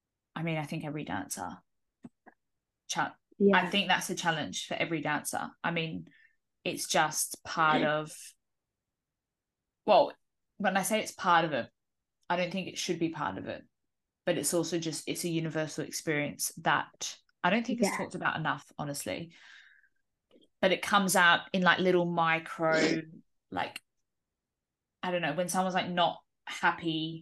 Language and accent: English; Australia; So I think as an Australian, like moving outside of Australia, you're really never going to be alone.